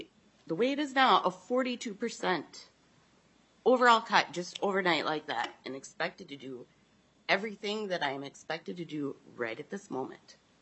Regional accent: Minnesota, United States; I come from Mille Lacs County.

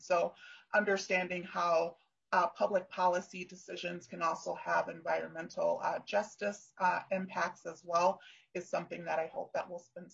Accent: St. Paul, Minnesota, United States; I grew up in St. Paul

